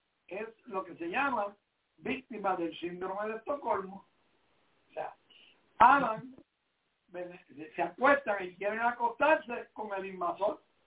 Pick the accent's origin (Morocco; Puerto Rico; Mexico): Puerto Rico; yo, que soy nacionalista puertorriqueño